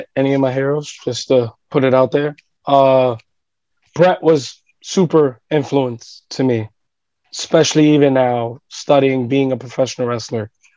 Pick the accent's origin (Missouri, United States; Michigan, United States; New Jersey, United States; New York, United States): New York, United States; New York City; Yeah, born and raised in Manhattan, and I grew up and I lived in Brooklyn for a short time.